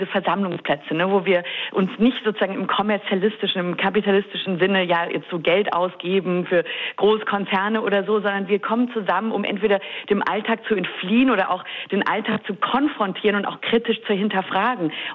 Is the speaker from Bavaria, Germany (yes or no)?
no; Berlin, Germany; Also ich bin in Berlin auch aufgewachsen, in der auch Clubkultur teilweise in den 90ern, 2000ern.